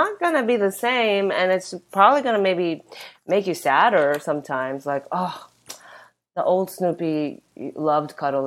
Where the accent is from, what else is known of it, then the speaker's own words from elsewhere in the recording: Japan; speaking of robots, like, I'm from Japan, where, you know, there's the conversation around loneliness is, like, huge there.